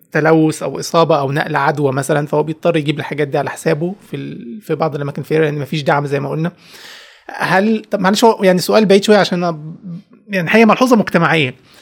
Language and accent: Arabic; Egypt; نسبة كبيرة من الاسر عندنا في مصر